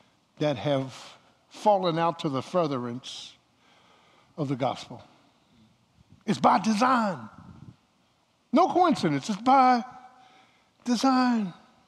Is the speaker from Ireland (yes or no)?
no; Philadelphia, Pennsylvania, United States; Now, I'm from Philly. I go down south.